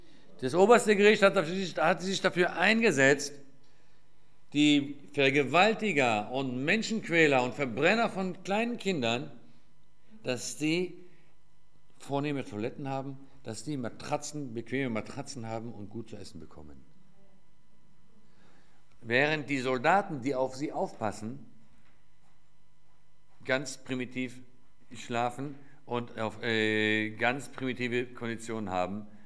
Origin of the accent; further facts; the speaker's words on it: Tel Aviv, Tel Aviv District, Israel; ich komme aus Tel Aviv, ich wohne nicht hier in Frankfurt.